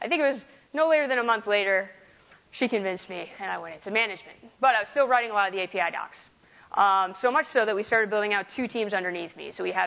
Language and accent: English; East Coast, United States; I'm from the East Coast